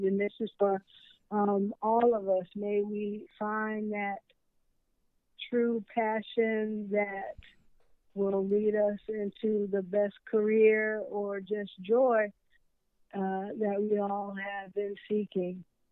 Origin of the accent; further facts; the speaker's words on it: New York City, New York, United States; also born or lived in California; growing up in New York City, I thought that hard taco shell and, you know, putting some ground meat and a little cheese, that's not a taco.